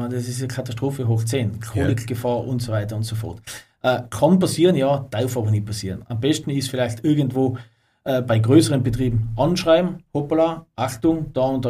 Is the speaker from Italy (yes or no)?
no; Tyrol, Austria; bei uns in Tirol